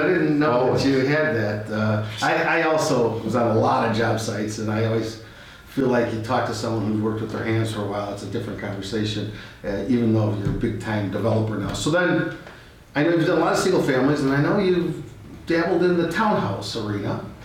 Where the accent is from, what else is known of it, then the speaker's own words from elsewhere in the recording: Highland Park, Illinois, United States; it's my hometown, so it's very close to my heart.